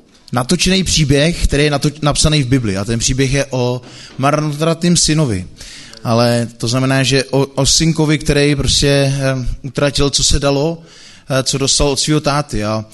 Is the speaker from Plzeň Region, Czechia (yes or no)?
yes; Pilsen, Plzeň Region, Czechia; pocházím z Plzně a já jsem vyrůstal v rodině, která byla rozpadlá